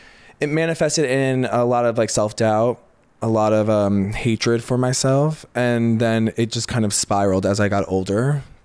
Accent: Chester Springs, Pennsylvania, United States; I grew up in Pennsylvania, Chester Springs, Pennsylvania. Mm-hmm. So it was, really interesting, very conservative, very small town.

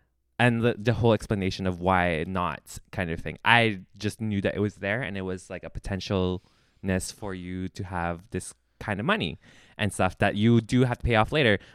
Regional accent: Philippines; especially if we were born and raised in the Philippines, our main thing is to just get out of there.

